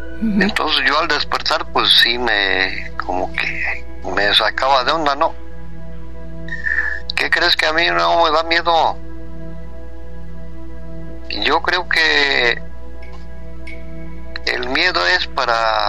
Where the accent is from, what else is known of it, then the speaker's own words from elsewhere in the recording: Cahuacán, State of Mexico, Mexico; haz de cuenta que mi pueblo se llama Cahuacán.